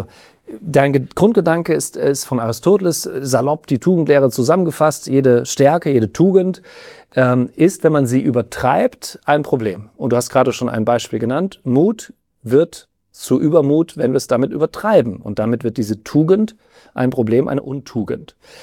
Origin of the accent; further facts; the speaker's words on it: Rhineland-Palatinate, Germany; Ich komme aus dem Westerwald, ich habe eine SCH-CH-Schwäche